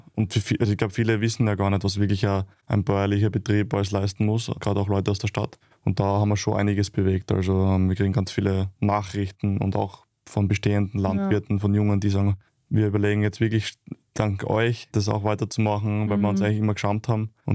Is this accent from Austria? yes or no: yes; Styria, Austria; für mich als Steirer